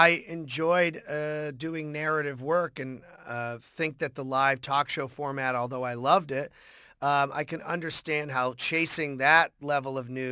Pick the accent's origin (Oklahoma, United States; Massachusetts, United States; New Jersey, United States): Massachusetts, United States; Boston; maybe growing up in Boston or just the political family I grew up